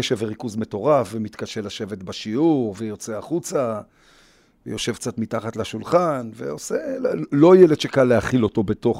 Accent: Ramat Gan, Tel Aviv District, Israel; now in Rishon LeZion, Israel; אני גדלתי ברמת גן של שנות ה-60-70, עם ביצות וראשנים וחלזונות ומודעות גדולה מאוד לטבע, ולזהות פרחים במגדיר, וזה משהו שהוא מאוד מאוד עמוק בי הטבע. ועם השנים הפכתי לאורבני ועברנו לראשון.

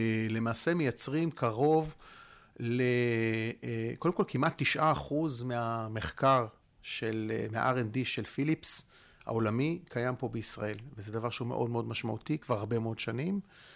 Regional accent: Haifa, Haifa District, Israel; אמצעים מוגבלים, גדלתי בקריית אליעזר, בחיפה, ואני חושב שזה די הכין אותי, כי גדלתי קצת כמו חתול רחוב כזה.

